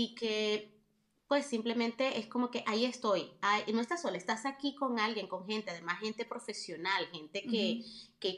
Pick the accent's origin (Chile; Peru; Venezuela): Venezuela; moved away as an adult; also born or lived in South Africa / Spain; Fue mi primer país a donde me mudé después de salir de Venezuela. Viví en la ciudad de Johannesburg, muy conocida como Joburg.